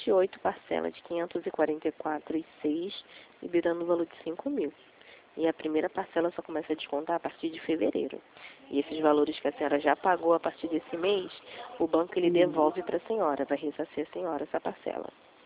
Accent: Bangu, Rio de Janeiro, Brazil; Eu era de Bangu. Aí eu fui pra Realengo

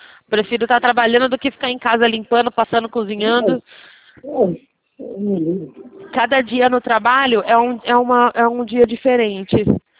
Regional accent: São Paulo, Brazil; Eu sou do interior de São Paulo.

